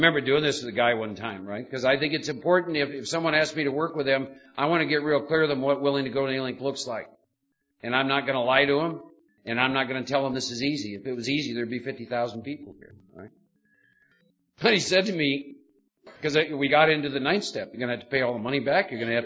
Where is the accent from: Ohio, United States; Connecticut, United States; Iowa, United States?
Iowa, United States; also born or lived in Midwest; I was born and raised in Iowa, second oldest of four boys in a farming community. Spent the first 24 years of my life in the Midwest.